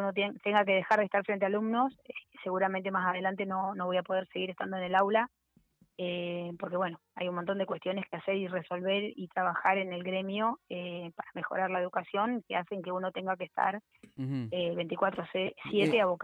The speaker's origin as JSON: {"language": "Spanish", "town": "Luiggi", "region": "La Pampa", "country": "Argentina", "said": "yo soy de Luigi"}